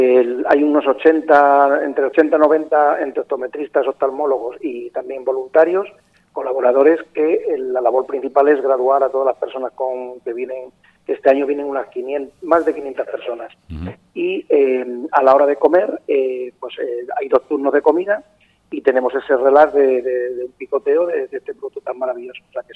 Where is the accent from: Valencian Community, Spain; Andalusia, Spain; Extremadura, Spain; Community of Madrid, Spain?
Extremadura, Spain; Monesterio; Que es mi pueblo y lo llevo siempre en bandera, como sabéis.